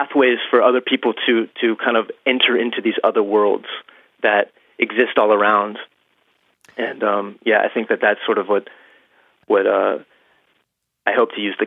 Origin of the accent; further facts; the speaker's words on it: Cincinnati, Ohio, United States; growing up in Cincinnati, you know, going into our creek beds and any creek bed, you know, the incredible Ordovician fossils that we have